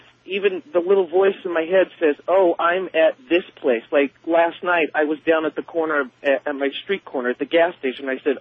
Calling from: San Diego, California, United States; I'm calling from San Diego, California.

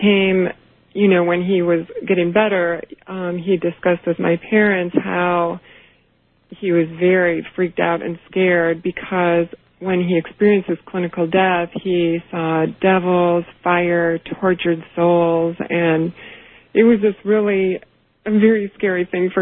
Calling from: Chicago, Illinois, United States; I'm calling from Chicago, and I'm listening on WLS.

